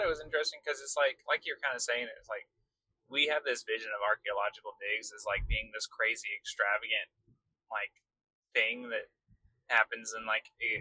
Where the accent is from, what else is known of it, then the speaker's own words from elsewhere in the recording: Canyon, Texas, United States; now in Dallas, United States; I'm from Canyon, but nobody knows where Canyon is, so I just say I'm from Amarillo, which most people don't even know where that is anyways.